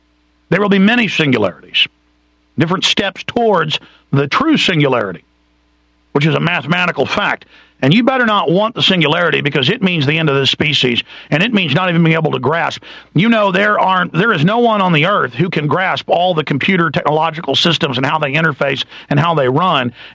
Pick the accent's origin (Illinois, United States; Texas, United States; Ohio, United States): Texas, United States; Dallas; And it's because I grew up in Dallas with heavy 2 parts per million sodium fluoridation